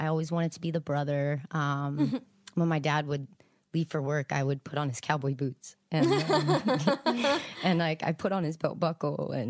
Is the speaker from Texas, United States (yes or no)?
yes; Texas, United States; born there; Obviously, you know, I said I was born in Texas and I was raised Southern Baptist.